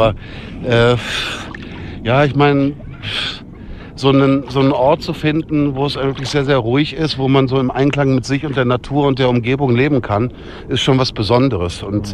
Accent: Langenfeld, North Rhine-Westphalia, Germany; also born or lived in Solingen; Aber das ist Langenfeld, Rheinland, das ist genau zwischen Köln und Düsseldorf.

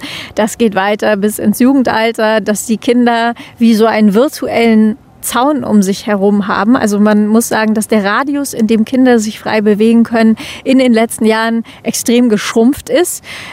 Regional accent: Schleswig-Holstein, Germany; Ich komme aus dem Kreis Pinneberg, das ist nicht ganz Hamburg. Wir haben die Hamburger Vorwahl, aber ansonsten gehören wir nicht wirklich dazu.

